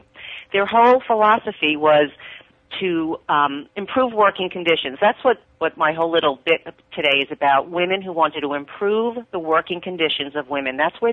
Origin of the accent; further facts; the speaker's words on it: Queens, New York, United States; I would like to just mention that I grew up in Queens, New York, and my parents and I were part of the Queens Community Playhouse, where I started doing my acting.